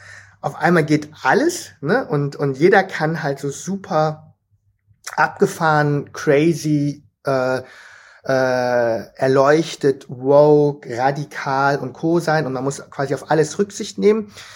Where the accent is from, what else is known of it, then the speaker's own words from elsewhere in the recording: Vietnam; Bei uns ist natürlich einfach, als Vietnamese ist Familie irgendwie so